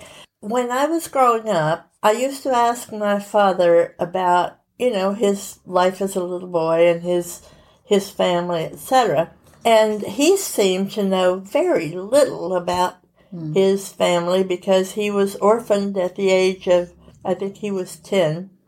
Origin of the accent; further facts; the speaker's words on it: Tennessee, United States; also born or lived in Texas / Alabama; because I was born in Texas and then we moved to Tennessee and were around Tennessee and Alabama as I was growing up.